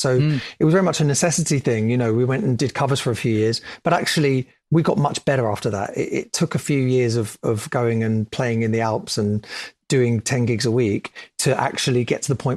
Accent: London, United Kingdom; I went to school in North London in Southgate is where I went to school. And because I was raised in Bounds Green, went to school in Southgate. My dad's house was Barnet.

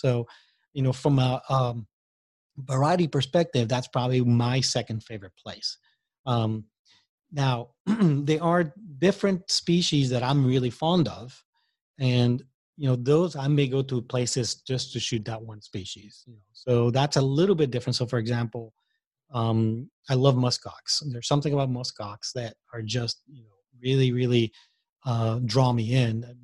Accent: Puerto Rico; first language Spanish; English is a second language; But for me, I'm originally from Puerto Rico. My first language is Spanish.

